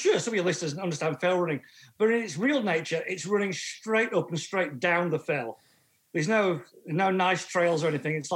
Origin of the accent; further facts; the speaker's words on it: Yorkshire and the Humber, United Kingdom; accent: Northern English; Home for me was West Yorkshire for many, many years, Calderdale, the Calder Valley, the Pennines, as you might know it.